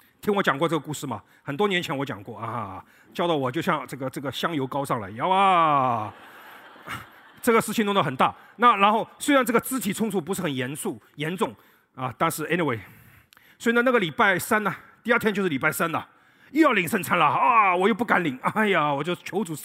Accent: China; now in Finland; 只有我一个华人，只有我一个中国人，只有我一个是老外，

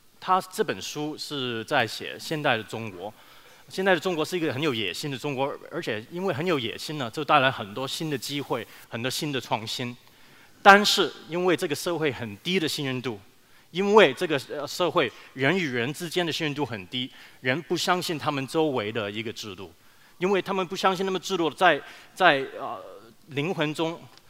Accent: Las Vegas, Nevada, United States; also born or lived in Taipei, Taiwan / Hong Kong; now in China; 没有那个台湾口音啊。2岁之后去了香港，大概8岁去了拉斯维加斯，没听错，对，我在拉斯维加斯长大的。所以我是哪里人？我真的不知道怎么回答，因为我是台湾人，有一点点不对。

